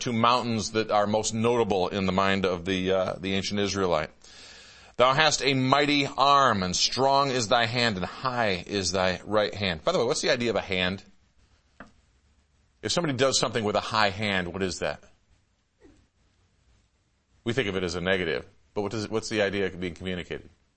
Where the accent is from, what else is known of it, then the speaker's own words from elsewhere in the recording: Michigan, United States; I grew up in Michigan, where if you stood on the roof of your house, you could see the buildings in downtown Detroit 30 miles away.